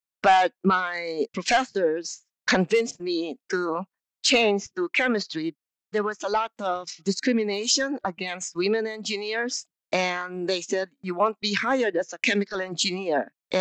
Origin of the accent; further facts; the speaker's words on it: Philippines; born there; So I was born in the Philippines in a one-room hut with a thatched roof, no running water, no electricity.